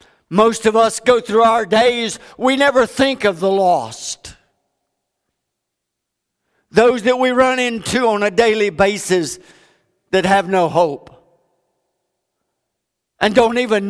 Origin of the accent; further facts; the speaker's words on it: Florida, United States; but I grew up in Florida. We got a mess of Scientologists down there.